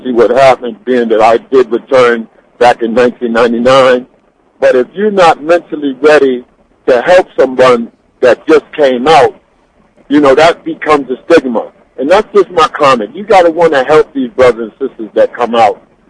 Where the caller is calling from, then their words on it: Baltimore, Maryland, United States; I'm calling in from the Baltimore area.